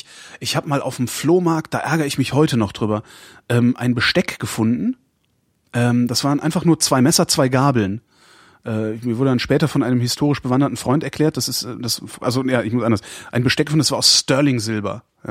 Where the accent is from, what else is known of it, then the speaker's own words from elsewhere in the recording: Rhineland, Germany; weil ich komme ja aus dem Rheinland.